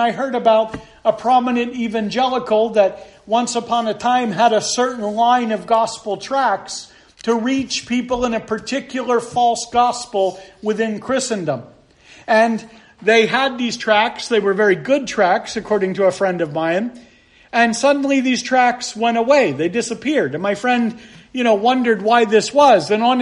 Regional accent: United States; particularly here in the United States, and we could pick on some other countries as well, but since I'm American, I'll just go

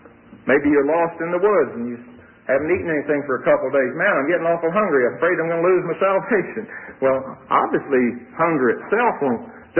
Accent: Tulsa, Oklahoma, United States; One time I was visiting a certain revival meeting in Tulsa, my hometown.

